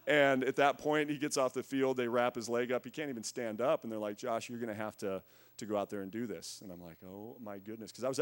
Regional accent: Winston, Oregon, United States; I grew up just outside of Roseburg. I was born in Roseburg. I grew up in Winston, Oregon. Went to Douglas High School, so not far from here

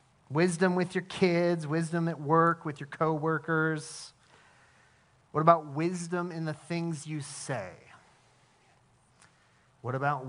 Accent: Albany, Oregon, United States; growing up in Albany, about an hour from Albany, is this amazing place called Newport. It's on the coast.

